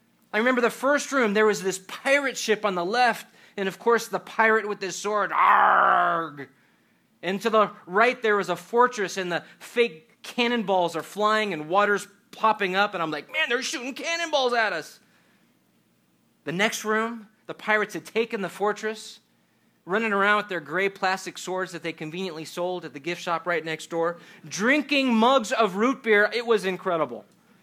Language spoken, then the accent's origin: English; Los Angeles, California, United States; Growing up in Los Angeles, Anaheim was just a few hours away from the happiest place on earth, Disneyland.